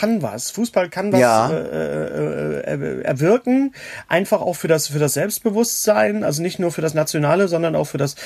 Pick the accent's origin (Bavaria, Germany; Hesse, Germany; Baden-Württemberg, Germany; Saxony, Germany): Saxony, Germany; Leipzig; born there; habe ich in Leipzig gespielt, in deiner Heimatstadt, in meiner Geburtsstadt